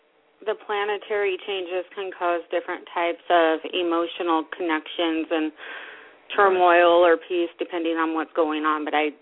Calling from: Alaska, United States; I'm calling from Alaska.

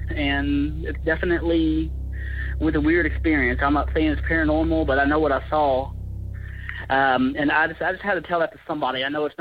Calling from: Chattanooga, Tennessee, United States; I'm from the Chattanooga area.

